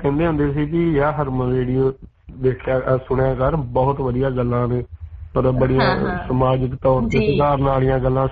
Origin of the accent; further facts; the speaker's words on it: Vairo Nangal, Punjab, India; ਮੈਂ ਜ਼ਿਲ੍ਹਾ ਗੁਰਦਾਸਪੁਰ ਤੋਂ ਵੈਸੇ ਮੇਰਾ ਪਿੰਡ ਬਟਾਲੇ ਦੇ ਨਜ਼ਦੀਕ ਆ ਵੈਰੋ ਨੰਗਲ ਮੇਰਾ ਪਿੰਡ ਆ ਜੀ ਮਹਿਤਾ ਚੌਂਕ ਦੇ ਨਜ਼ਦੀਕ